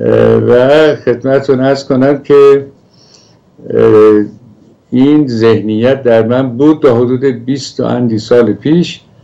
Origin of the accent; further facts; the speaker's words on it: Iran; ما در واقع محیط گوشتخوری به دنیا اومدیم مثل بقیه ایرانی ها